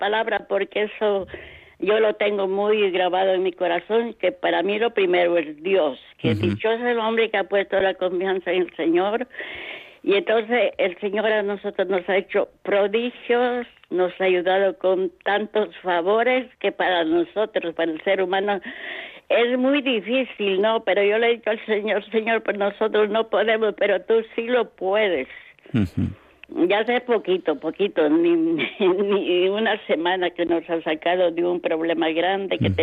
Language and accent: Spanish; Ecuador; now in Palma, Spain; y yo soy de Ecuador, ¿no? Pero aquí en Palma vivo ya más de 20 años.